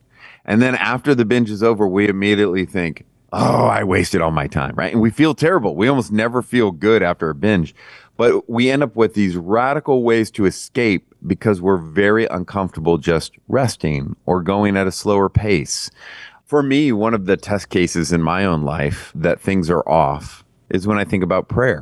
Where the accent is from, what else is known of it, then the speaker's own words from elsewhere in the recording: United States; I'm an American through and through